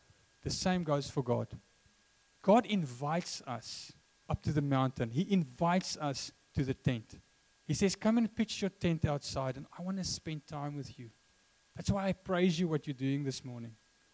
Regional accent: Free State, South Africa; I grew up in the Free State as an Afrikaner Oki.

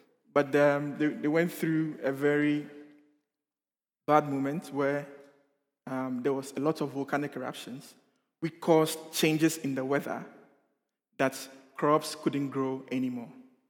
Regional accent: Ghana; now in Netherlands; I am a Ghanaian, born and bred in Ghana. And I happen to be in the Netherlands at this particular point in time.

